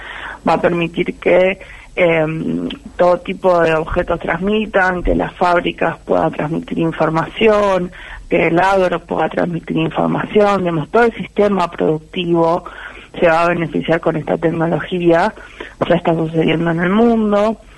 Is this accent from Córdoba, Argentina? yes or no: no; La Plata, Buenos Aires Province, Argentina; Volví el año pasado. Viví, soy de La Plata, viví como 20 y pico de años en Capital y el año pasado decidí volver a mis pagos.